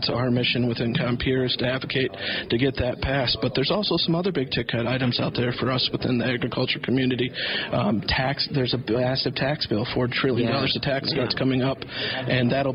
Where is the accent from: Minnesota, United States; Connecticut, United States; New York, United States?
Minnesota, United States; as a Minnesotan, I'm very proud that we have two new leaders on both the House and Senate Ag Committee.